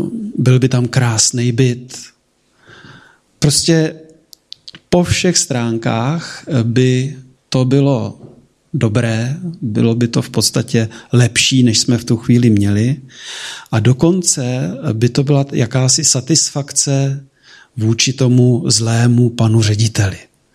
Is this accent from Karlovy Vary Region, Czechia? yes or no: no; Liberec, Liberec Region, Czechia; Zároveň v Liberci, protože oba pocházíme z Liberce